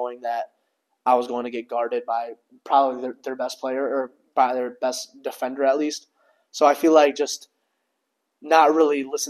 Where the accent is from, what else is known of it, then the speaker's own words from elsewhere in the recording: North Royalton, Ohio, United States; He was just like a father figure to, I feel like, a lot of the players growing up in North Royalton.